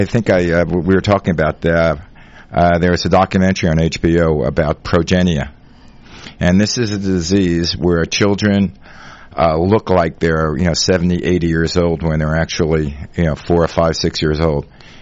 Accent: New York, United States; now in California; That was the hardest thing when I came from New York.

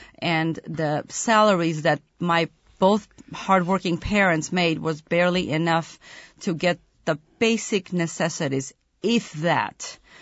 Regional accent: Armenia; now in United States; Actually, we came from Armenia, and Armenia used to be part of the old Soviet Union, one of the 15 republics of the old Soviet Union. And it took us many years, my parents, many years and a lot of patience to immigrate to United States of America legally.

